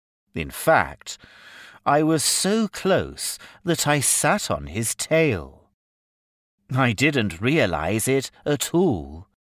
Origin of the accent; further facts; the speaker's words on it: Jiangxi, China; As I'm from Jiangxi Province, this place holds a special place in my heart.